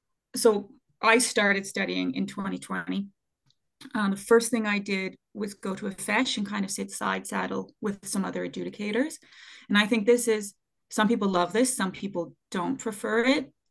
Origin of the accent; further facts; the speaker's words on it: Halifax, Nova Scotia, Canada; I'm Canadian. I'm from Halifax, Nova Scotia.